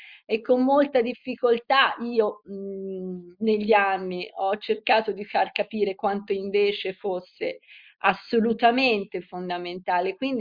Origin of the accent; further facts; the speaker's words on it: Montecatini, Tuscany, Italy; Io sono di Montecatini, quindi sono la Toscana.